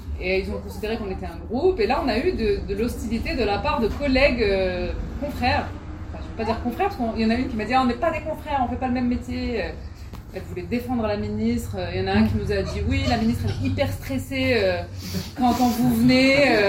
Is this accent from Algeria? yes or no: yes; Algeria; Moi, je viens d'Algérie, j'ai grandi en Algérie, et en Algérie, on a été éduqués avec la Palestine au cœur.